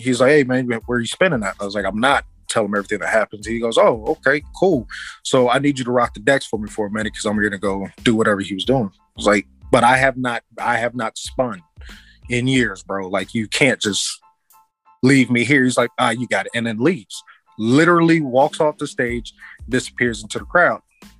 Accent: Kansas, United States; Oh man, so I'm from Kansas.

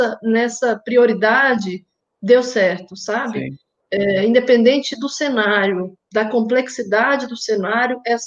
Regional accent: Brasília, Federal District, Brazil; also born or lived in Minas Gerais; Eu sou mineira, sou nascida em Minas e... Como eu te falei, né? E fui para Brasília, só fui lá em Minas nascer e voltei para Brasília. Tenho muito orgulho de ser mineira, de ser de Brasília

